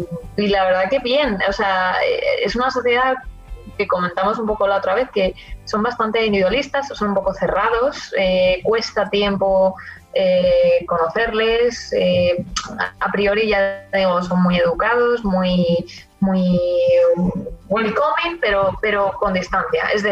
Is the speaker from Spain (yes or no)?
yes; Spain; Pero bueno, siendo española, pues eso, todos te saben decir, una cerveza, por favor.